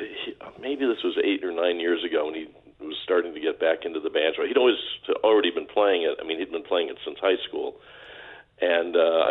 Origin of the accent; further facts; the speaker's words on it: Syracuse, New York, United States; now in New Jersey, United States; I live in northern New Jersey. I never thought I'd end up in New Jersey, and here I am. But I'm from Syracuse originally, so I'm an upstater.